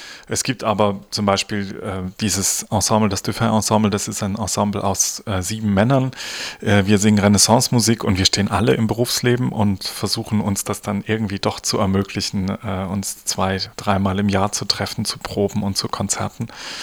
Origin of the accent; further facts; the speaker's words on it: Dresden, Saxony, Germany; born there; mein Großvater war Kreuzkantor in Dresden und ich bin auch in Dresden geboren